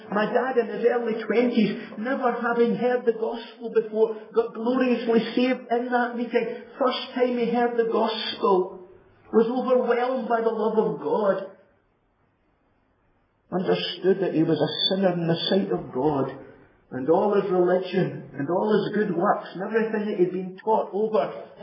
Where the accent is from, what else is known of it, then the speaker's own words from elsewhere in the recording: Canada; born there; I was born in Canada.